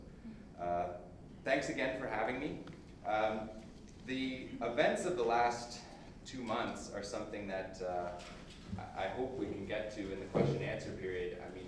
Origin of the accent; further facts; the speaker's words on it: Toronto, Ontario, Canada; how I ended up growing up in Toronto and going to university at Dalhousie